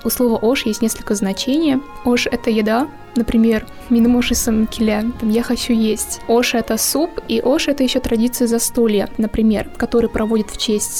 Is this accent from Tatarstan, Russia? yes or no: yes; Aznakayevo, Tatarstan, Russia; Например, в моем родном городе Азнакаево вот мечеть